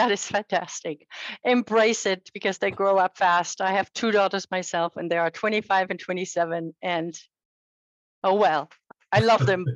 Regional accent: Germany; English is a second language; also born or lived in Colorado; I used to live in Colorado. I love to ski, and I have an accent because I'm from Germany.

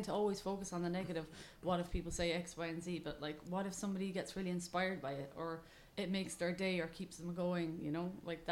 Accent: Cork, Munster, Ireland; we played this gig when I was back in Cork, my hometown

